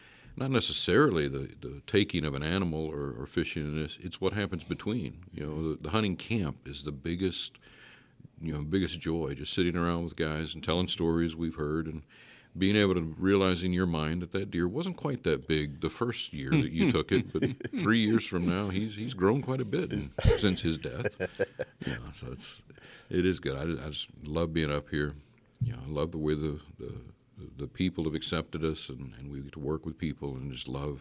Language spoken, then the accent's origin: English; Wyoming, United States; also born or lived in Kansas; growing up in Wyoming, I joked with people. I said, I'll go anywhere in the world God wants me to go, except Kansas. And I end up spending 30 years in Kansas